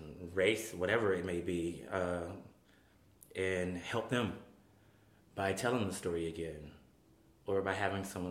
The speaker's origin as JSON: {"language": "English", "region": "the South", "country": "United States", "said": "Like I said, I'm from the South. There's some real bigots."}